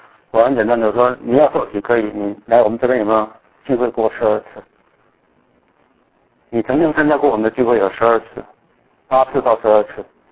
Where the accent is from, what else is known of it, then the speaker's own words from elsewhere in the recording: Taiwan; now in China; 我现在打字都是打简体字啊，我输入都是简体字，都是简体字。我现在的口音很多用的词甚至我回到台湾，我这里人会觉得很奇怪啊。